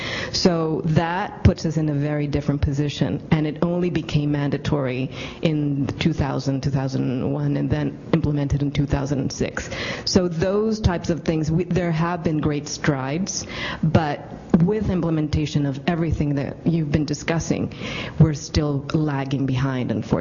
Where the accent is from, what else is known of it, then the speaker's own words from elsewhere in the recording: Mexico; Latin America and Mexico, because I'm from Mexico.